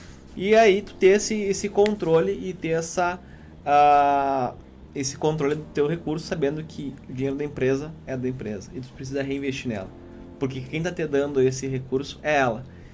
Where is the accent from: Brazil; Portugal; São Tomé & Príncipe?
Brazil; Uruguaiana, Rio Grande do Sul; Sempre comento, lá em Uruguaiana, de onde eu venho, existe um período muito sazonal.